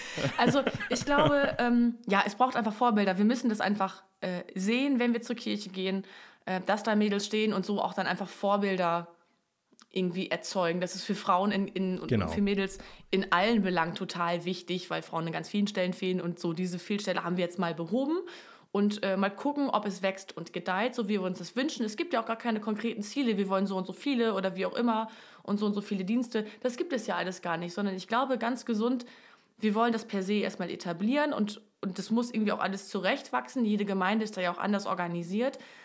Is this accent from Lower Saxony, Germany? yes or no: yes; Fisbeck, Lower Saxony, Germany; was es mit einer großen, großen Neuerung in meiner Heimatgemeinde Fisbeck auf sich hatte.